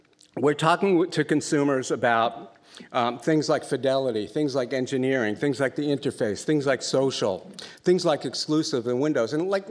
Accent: New York, United States; I grew up in New York. Stations like NEW were absolutely terrific.

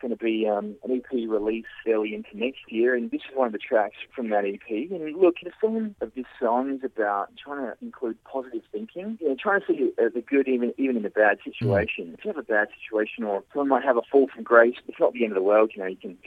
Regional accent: Adelaide, South Australia, Australia; moved away; I grew up in Adelaide there

